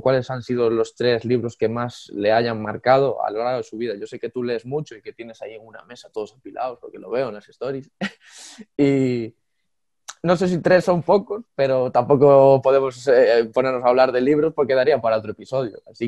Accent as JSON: {"language": "Spanish", "region": "Galicia", "country": "Spain", "said": "Pero yo, por ejemplo, que soy gallego, si quiero ir a Madrid, puedo ir en coche tranquilamente"}